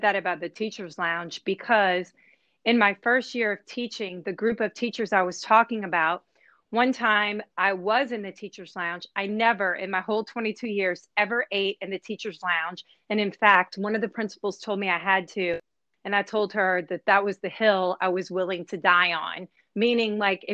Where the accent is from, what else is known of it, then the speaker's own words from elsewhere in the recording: New Orleans, Louisiana, United States; bunch of people from New Orleans joined it because, we were all displaced, and I didn't live back in my home state for 3 years.